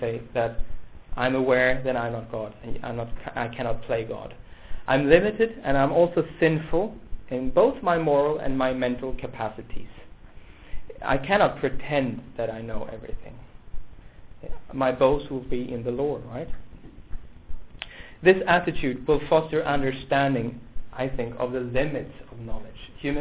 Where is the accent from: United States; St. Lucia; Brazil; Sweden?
Sweden; English is a second language; That's the way I was brought up in Sweden. When I grew up in the 80s